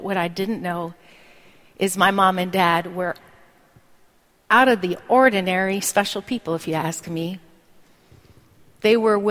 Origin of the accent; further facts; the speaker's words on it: Brooklyn, New York, United States; born there; I was born in Brooklyn on December 18th, 1969. Long, long time ago. I'm going to be turning 45 this year.